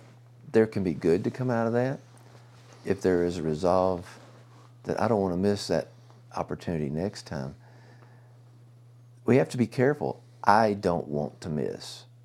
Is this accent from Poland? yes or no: no; United States; It is so easy for me as a human being, as an American, to get a self-focus about things.